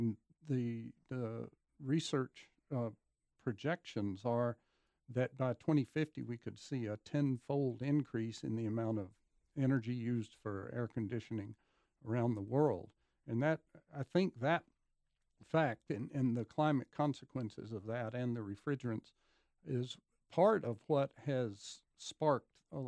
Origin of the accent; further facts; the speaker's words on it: Georgia, United States; Yes, I grew up in Georgia with whole house fans, and I'm a big fan of them.